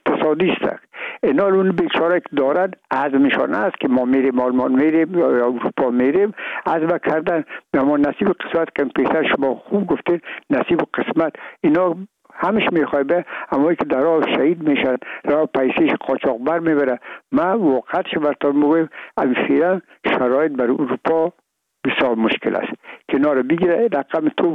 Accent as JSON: {"language": "Persian", "country": "Afghanistan", "said": "ما افغان هستیم"}